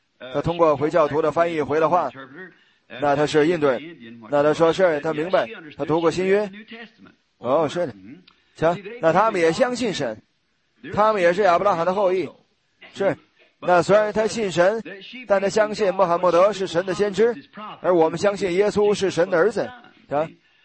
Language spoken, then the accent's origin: Chinese; United States; 我说，我是美国人。